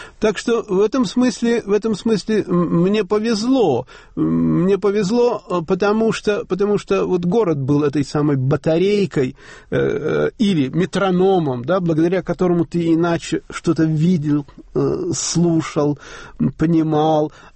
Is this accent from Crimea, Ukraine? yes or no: no; Chernivtsi, Chernivtsi Oblast, Ukraine; для меня город Черновцы родной не только потому, что я связан с ним жизнью своей, детством или отрочеством